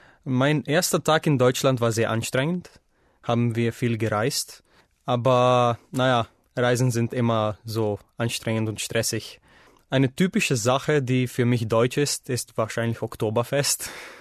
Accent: Slovenia; German is a second language; now in Germany; Ich komme nämlich aus einem zweisprachigen Territorium. Das heißt, dass in der Region 2 Amtssprachen gesprochen wurden, Slowenisch und Ungarisch.

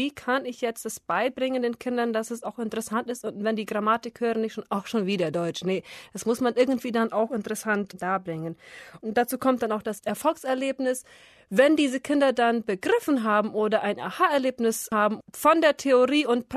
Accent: Paraguay; Ich komme aus Paraguay, Südamerika und bin 1977 geboren.

